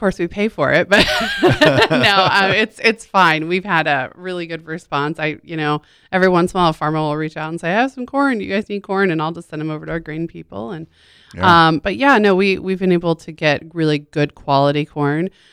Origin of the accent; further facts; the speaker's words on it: United States; Well, I'm from Seward County where I grew up